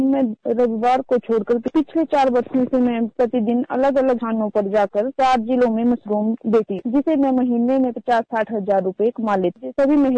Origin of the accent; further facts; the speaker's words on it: Hamirpur, Himachal Pradesh, India; From valley जजरी district Hamirpur Himachal Pradesh की रहने वाली हूँ।